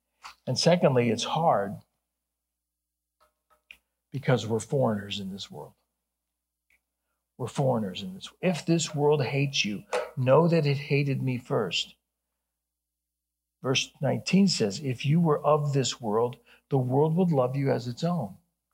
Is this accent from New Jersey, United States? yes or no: no; Ohio, United States; Yeah, you got me on that. I'm from Ohio.